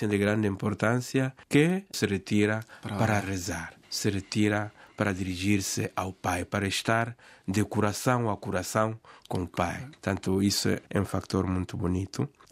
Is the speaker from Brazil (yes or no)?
no; Mozambique; quando recordo a minha língua materna, Moçambique